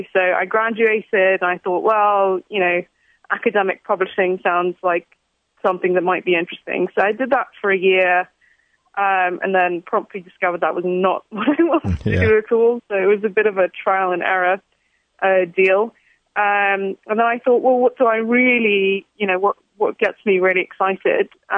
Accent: England, United Kingdom; moved away; I sort of came in as an English person thinking

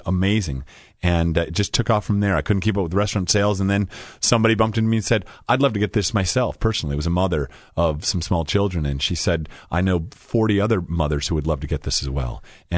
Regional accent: Oregon, United States; now in Virginia, United States; I grew up in Oregon, but when I was here living in Virginia, moved to Virginia

